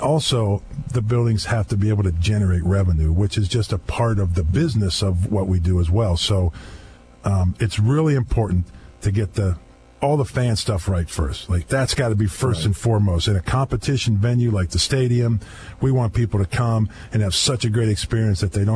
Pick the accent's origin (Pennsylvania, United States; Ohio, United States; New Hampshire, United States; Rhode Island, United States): Pennsylvania, United States; Pittsburgh; also born or lived in Indianapolis / Buffalo / State College; now in Kansas City, United States; Even though I lived in Indianapolis and Buffalo and now Kansas City, when you think about, you know, growing up in Pittsburgh and moving around